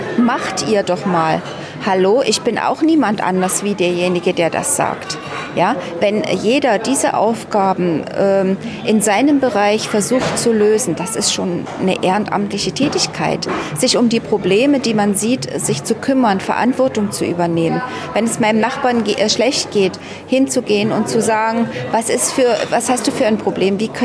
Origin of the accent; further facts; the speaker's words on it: Calau, Brandenburg, Germany; Ja, ich komme aus Kalau.